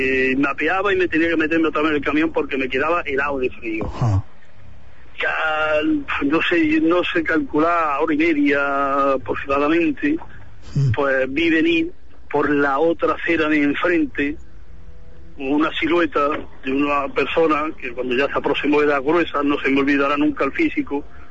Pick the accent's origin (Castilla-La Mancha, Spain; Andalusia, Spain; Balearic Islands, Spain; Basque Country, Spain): Andalusia, Spain; Granada; De Granada